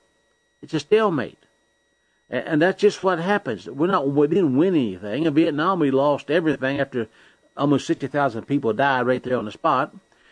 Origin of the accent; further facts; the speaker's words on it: United States; Because I'm American, right? And I grew up saluting the flag and all these things that we just grew up doing.